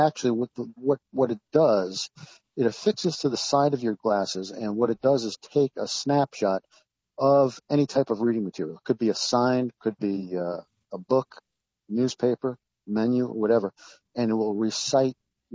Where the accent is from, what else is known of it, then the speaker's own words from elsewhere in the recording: New York, United States; now in Outer Banks, United States; I'm originally from New York and currently live in the Outer Banks in North Carolina.